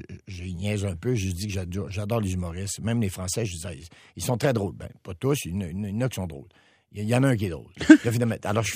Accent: Chicoutimi, Quebec, Canada; accent: Chicoutimi; Moi, j'arrive avec mon accent du Chicoutimi, je parle à 300 000.

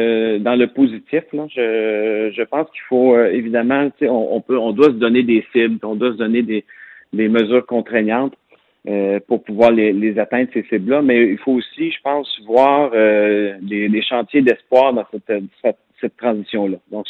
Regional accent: Quebec, Canada; à quoi ça sert de faire des interventions chez nous au Québec

